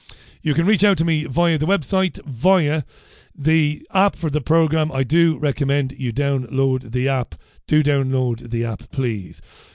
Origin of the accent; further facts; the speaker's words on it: Ballybeg, County Waterford, Ireland; born and bred in Ballybeg in Waterford, and proud of it, goddammit